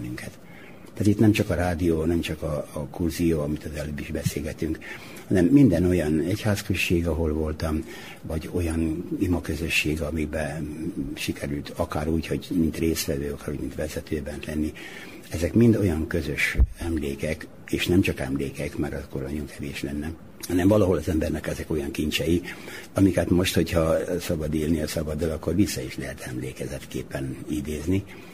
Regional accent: Nyúl, Győr-Moson-Sopron, Hungary; born there; A végső gyökere az, hogy én ott születtem Győr mellett Nyulon. És aztán innentől kezdve már a gimnáziumban úgy indult el, hogy ott mindenki kérdezgette, hogy te honnét, hogy Nyúlról, jó, akkor

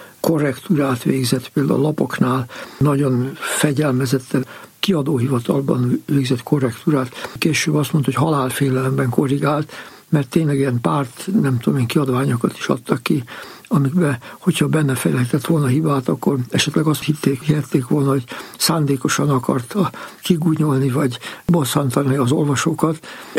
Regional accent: Hungary; Amikor meghallották, hogy mi magyarok vagyunk

